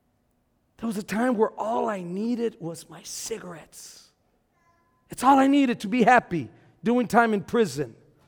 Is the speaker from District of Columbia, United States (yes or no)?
no; Texas, United States; I'm from South Texas, baby, and I know a fighter from not a, a non-fighter.